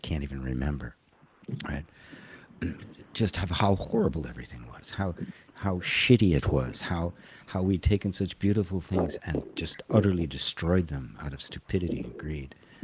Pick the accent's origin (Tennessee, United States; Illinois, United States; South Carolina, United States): Illinois, United States; I'm sleeping on the floor in this house in the middle of Wisconsin. I grew up in Illinois